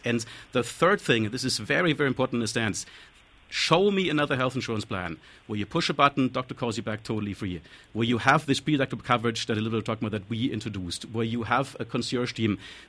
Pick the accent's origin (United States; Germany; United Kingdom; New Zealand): Germany; English is a second language; moved away as an adult; twice as much as in my home country, Germany, where the care, frankly, is better.